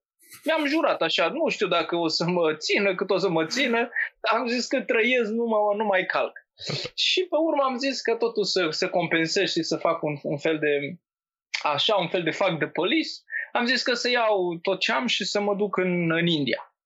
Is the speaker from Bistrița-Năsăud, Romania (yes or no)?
yes; Mintiu, Bistrița-Năsăud, Romania; Sunt mici din Bistrița, născut, crescut în Bistrița, jet by jet, într-un mic sat Mintiu, din țara Năsăudului